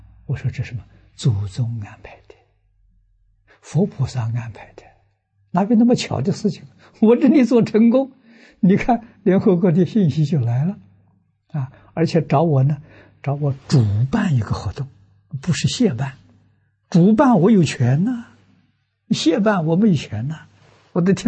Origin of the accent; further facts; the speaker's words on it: Tangchi, Anhui, China; moved away; 70年没回去，回去看看，谈到这桩事情，家乡人支持，回到我们家乡来做，我们大家都支持。啊，于是选的这个汤池。